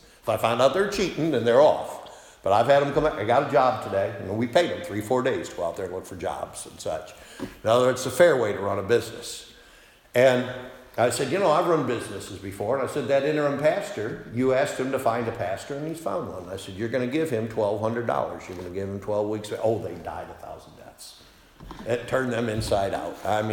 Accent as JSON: {"language": "English", "town": "Machias", "region": "New York", "country": "United States", "tie": "born or raised there", "said": "I grew up in Machias, New York, and my mother was the librarian there at one time."}